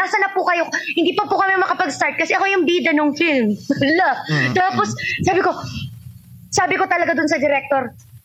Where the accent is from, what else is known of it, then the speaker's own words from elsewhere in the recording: Quezon City, Metro Manila, Philippines; I'm from Quezon City, okay?